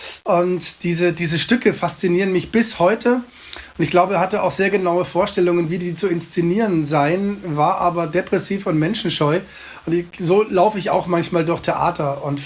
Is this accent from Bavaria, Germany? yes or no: yes; Munich, Bavaria, Germany; born there; now in Freiburg, Germany; ich bin gebürtiger Münchner, wie man dem Namen überhaupt nicht anhört und ich vertusche auch den Dialekt, ich wohne in Freiburg, also gar nicht so weit weg von Schaffhausen und dem schönen Stadttheater.